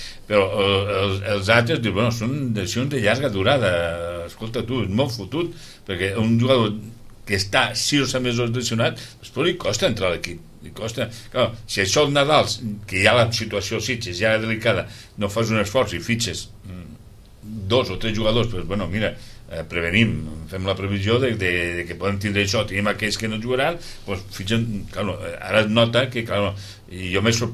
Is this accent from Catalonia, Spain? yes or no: yes; Roquetes, Catalonia, Spain; marxo a les Roquetes, que és el meu poble i no tinc que desplaçar-me.